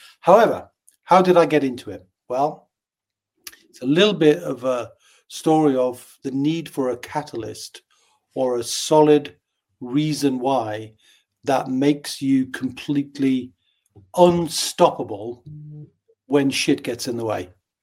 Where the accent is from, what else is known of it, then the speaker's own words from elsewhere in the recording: North East England, United Kingdom; accent: Geordie with a soft touch of London; now in London, United Kingdom; bringing workers from the northeast of England, which is where I'm originally from. So my accent is not Irish. It's Geordie with a soft touch of London, where I've been for the last 30 years.